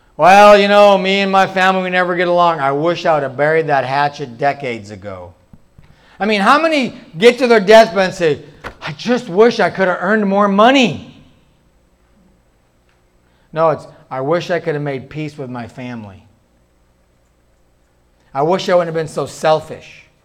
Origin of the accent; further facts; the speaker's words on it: North Dakota, United States; many of us growing up here in Kansas, I grew up in North Dakota